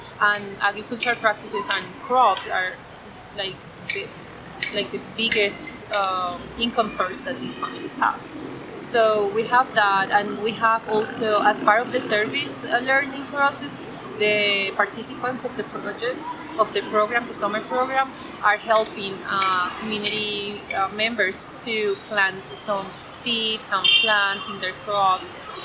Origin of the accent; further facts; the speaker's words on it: Colombia; And since I came from Colombia, they told me about this opportunity to come to Ecuador.